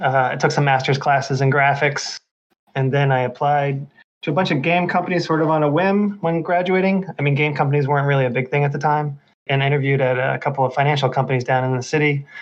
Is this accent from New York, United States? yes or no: yes; Brooklyn, New York, United States; now in Maryland, United States; I grew up in Brooklyn, New York, and I moved to Maryland after college.